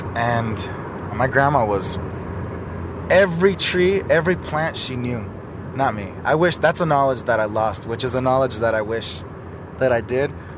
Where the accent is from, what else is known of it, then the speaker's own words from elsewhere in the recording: Sanger, California, United States; born there; Because I'm not Mexican. I was not born in Mexico. I was born in Sanger, California. I was born to a Mexican-American mom and an Arabic father.